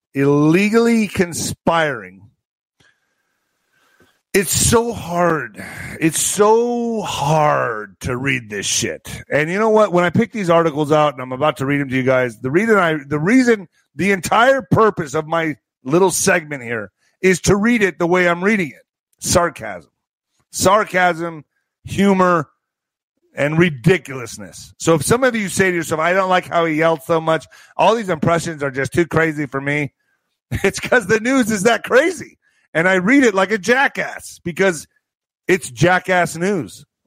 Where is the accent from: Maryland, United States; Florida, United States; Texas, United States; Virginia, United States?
Texas, United States; El Paso; I'm from El Paso, clique, Holmes. That's my raza.